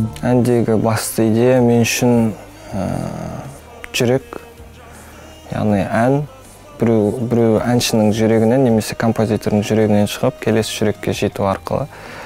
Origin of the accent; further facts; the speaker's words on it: Aktobe, Aktobe Region, Kazakhstan; 22 жастамын, Ақтөбе қаласының тумасымын.